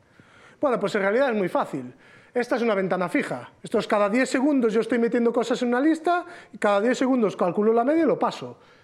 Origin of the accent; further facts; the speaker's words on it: Galicia, Spain; aunque es muy gallego, yo soy gallego